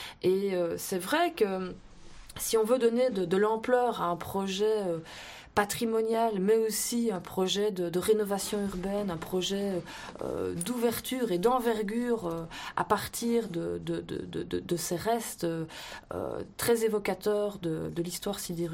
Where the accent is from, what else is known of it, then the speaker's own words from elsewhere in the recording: Liège, Wallonia, Belgium; il faut aussi se souvenir, en tant que liégeois, c'est pas mal de le rappeler, parce qu'on quitte rarement Liège pour Charleroi